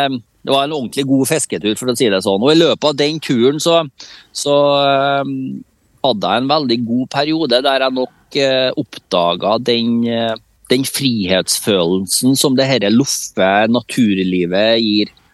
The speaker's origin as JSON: {"language": "Norwegian", "town": "Orkland", "region": "Trøndelag", "country": "Norway", "tie": "born or raised there", "also_born_or_lived": "Levanger", "said": "så jeg nok Harbarka Trønder, ja. Født på Levanger og oppvokst på Fannrammen I Orkland kommune nå, da."}